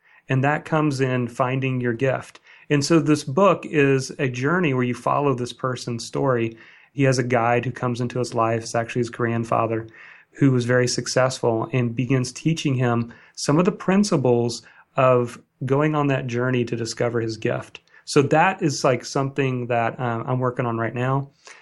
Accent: Indiana, United States; I grew up in Indiana, so I wanted to play sports. And so basketball was a passion of mine.

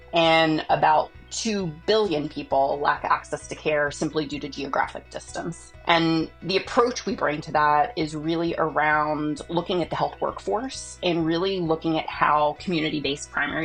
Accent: Washington, D.C. area, United States; my journey is really one where I grew up in North America, grew up just outside of Washington, D.C.

